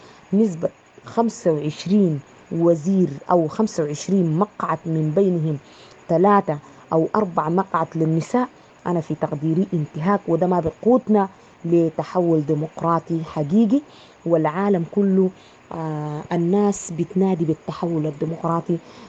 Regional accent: Sudan; أنا كنا من السودان.

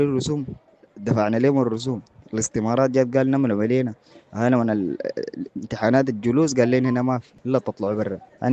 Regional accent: Darfur, Sudan; احنا من دارفور وهم يعني من الشرق

